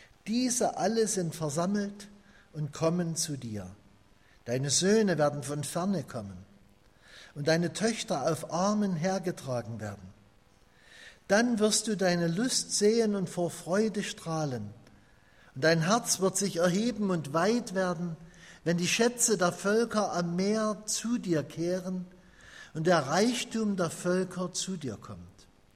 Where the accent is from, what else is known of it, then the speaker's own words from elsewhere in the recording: Lichtenstein, Saxony, Germany; Ich komme aus einer Kleinstadt in Sachsen, Liechtenstein, falls Sie jemanden kennt, in der Nähe von Zwickau.